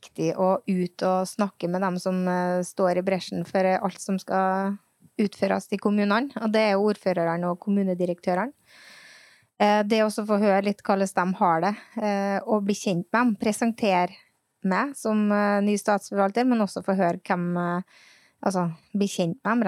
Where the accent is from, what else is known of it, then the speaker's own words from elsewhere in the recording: Valsøfjorden, Trøndelag, Norway; moved away as an adult; now in Molde, Norway; Ja, jeg kommer fra Valsøfjorden og har bodd i Molde siden 1994.